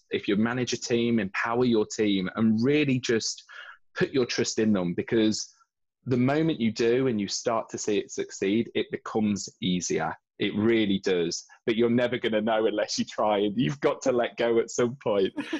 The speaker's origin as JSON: {"language": "English", "country": "United Kingdom", "said": "Maybe it's because we're British and trying to be polite"}